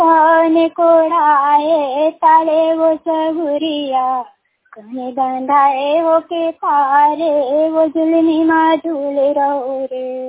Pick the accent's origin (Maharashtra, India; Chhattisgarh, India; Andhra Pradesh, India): Chhattisgarh, India; Khairagarh; मैं खैरागढ़ जिला छत्तीसगढ़ से हूँ।